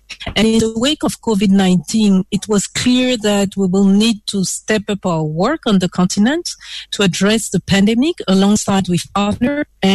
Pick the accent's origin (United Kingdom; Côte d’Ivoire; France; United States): Côte d’Ivoire; now in Ghana; Cote d'Ivoire is my home country.